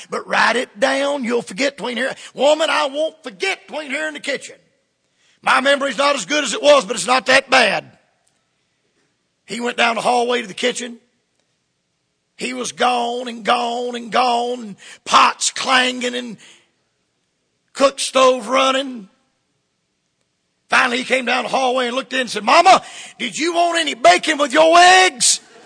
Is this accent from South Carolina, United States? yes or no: yes; South Carolina, United States; born there; Why I was born in South Carolina and not Michigan. Why I was born in South Carolina and not Texas.